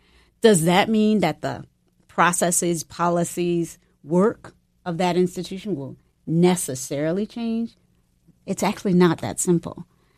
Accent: the South, United States; now in San Francisco, United States; when I moved to San Francisco from the South

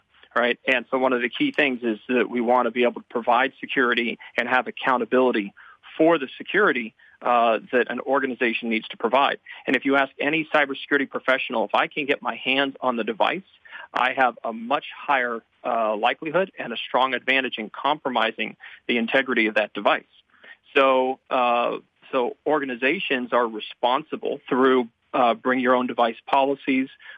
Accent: Ohio, United States; I live in Texas. I grew up in Ohio

